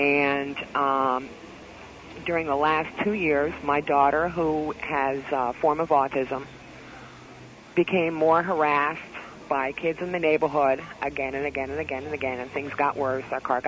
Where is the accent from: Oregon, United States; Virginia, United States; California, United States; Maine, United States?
Maine, United States; Augusta; Actually, I'm from Augusta, but we're staying in East Winthrop.